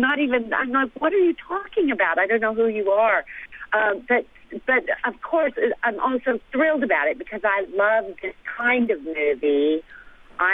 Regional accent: Texas, United States; I'm originally from Texas.

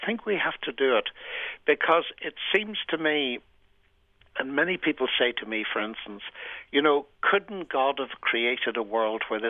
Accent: Northern Ireland, United Kingdom; I'm from Northern Ireland, and it has got quite a history of sectarian violence

